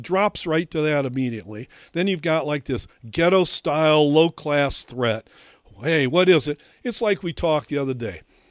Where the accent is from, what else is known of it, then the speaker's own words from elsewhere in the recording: Detroit, Michigan, United States; I grew up in the Detroit area.